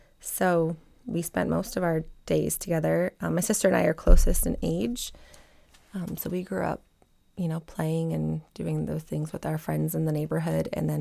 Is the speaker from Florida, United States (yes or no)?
no; Auburn, Michigan, United States; Yes. Just a small tri-city area, a little town called Auburn, Michigan. That's where I grew up.